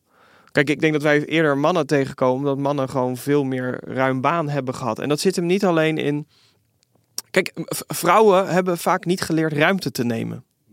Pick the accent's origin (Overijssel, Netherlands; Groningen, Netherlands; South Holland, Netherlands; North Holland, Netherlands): South Holland, Netherlands; Vlaardingen; Ik kom uit Rotterdam, Vlaardingen, havenarbeid.